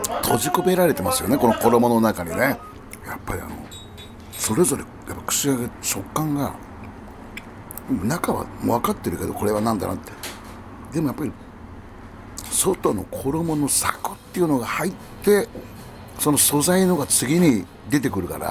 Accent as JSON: {"language": "Japanese", "town": "Mojiko", "region": "Fukuoka", "country": "Japan", "tie": "born or raised there", "said": "僕のふるさとの門司港行きのプレートもあります。"}